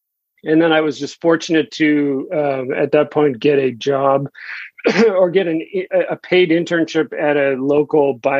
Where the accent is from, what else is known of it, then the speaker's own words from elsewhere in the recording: Boston, Massachusetts, United States; And I grew up in Boston, and I moved back here